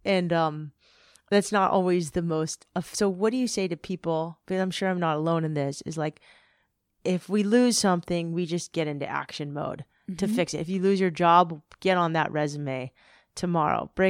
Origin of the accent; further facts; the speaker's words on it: San Diego, California, United States; a company I love, founded in 1984 in my hometown of San Diego, that makes healthy products I grew up on.